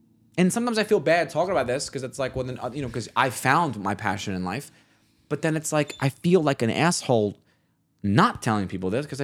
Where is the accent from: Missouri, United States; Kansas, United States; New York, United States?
New York, United States; Staten Island; I grew up on Staten Island where a lot of these showy moms